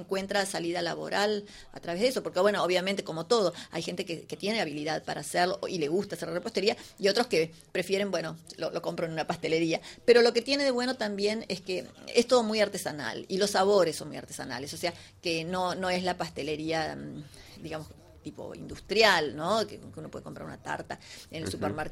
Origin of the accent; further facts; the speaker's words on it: Argentina; moved away as an adult; now in Sitges, Spain; yo soy argentina.